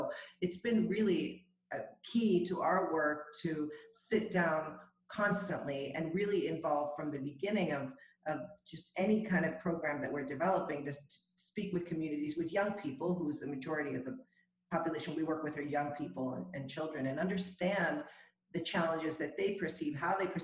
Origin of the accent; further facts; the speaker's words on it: El Salvador; I'm from El Salvador originally